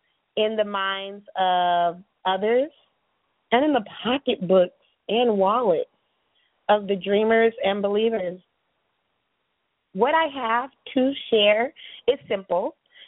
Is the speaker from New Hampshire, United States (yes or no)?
no; California, United States; You know, I'm from California, United States, you know.